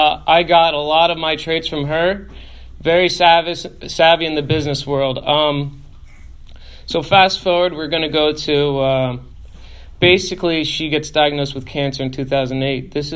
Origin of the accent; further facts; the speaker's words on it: Franklin Lakes, New Jersey, United States; I grew up in Franklin Lakes, New Jersey. Easier put is where the housewives are from. So it is a wealthy town, top three in New Jersey.